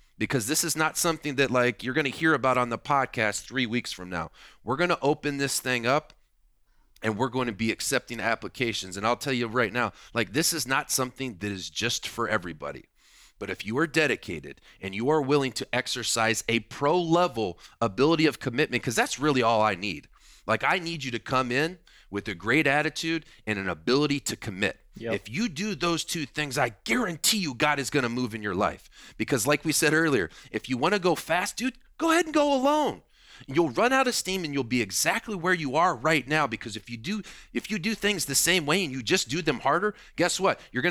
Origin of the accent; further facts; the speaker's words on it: Indiana, United States; I'm from Indiana, so I'm a little bit of a country guy.